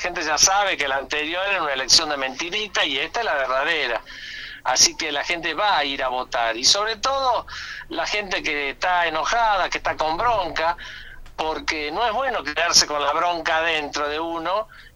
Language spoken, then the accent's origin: Spanish; Argentina; como un argentino más.